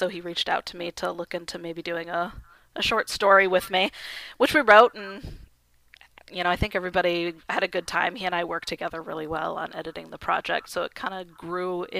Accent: Michigan, United States; now in Seattle, United States; You know, I grew up in Michigan, so I hardly counted as yeah.

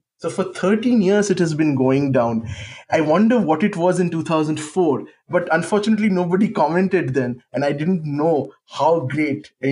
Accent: Kolkata, West Bengal, India; because I grew up in Calcutta

